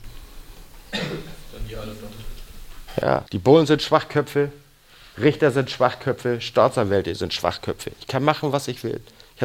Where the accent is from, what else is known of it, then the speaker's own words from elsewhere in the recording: Hamburg, Germany; Ich bin groß geworden in Hamburg, Hamburg-St. Pauli. Wir hatten diverse Geschäfte auf dem Kiez.